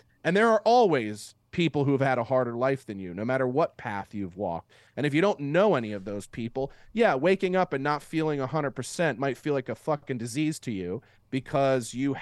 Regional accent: Philadelphia, Pennsylvania, United States; the thing I love about growing up in Delco and Philly is that it's a place that's sort of, their biggest trophy is their misery. But there's also this element of growing up sort of blue collar Irish

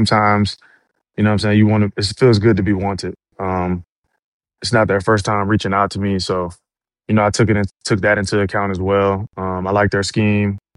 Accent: West Palm Beach, Florida, United States; Man, you know, I'm a South Florida guy, so home is West Palm Beach, Florida.

